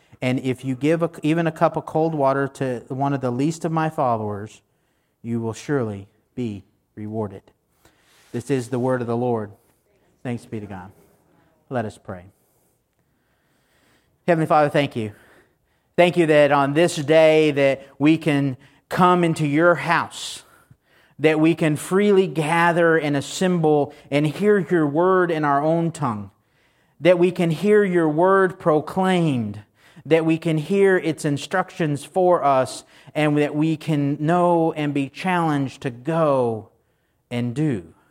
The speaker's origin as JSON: {"language": "English", "region": "Texas", "country": "United States", "tie": "born or raised there", "said": "Growing up in Texas, there was only one thing that we liked more than the 4th of July, and that was Texas's Independence Day, but that's a Texas thing."}